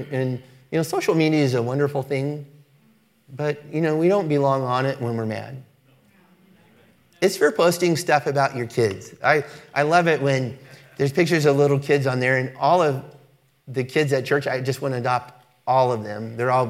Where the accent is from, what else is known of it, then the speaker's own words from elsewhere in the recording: Los Angeles, California, United States; And I'm from Los Angeles, and I grew up in very racially mixed environments, and I'm very comfortable in racially mixed groups.